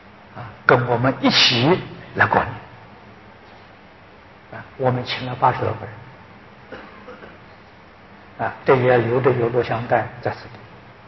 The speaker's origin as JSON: {"language": "Chinese", "country": "Taiwan", "said": "我们台湾人"}